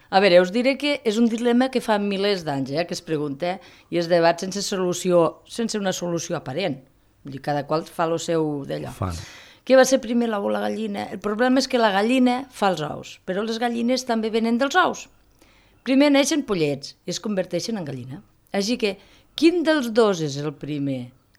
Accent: Falset, Catalonia, Spain; Xafo molt la, jo soc de Falset, ho sento, mira. No ho sento. Soc de Falset i prou.

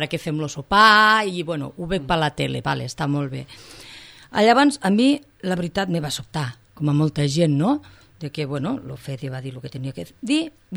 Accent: Falset, Catalonia, Spain; Ara resulta que és una cosa del meu poble. Jo Falset lo sento molt al cor. Vale? Soc falsetenca, falsetana

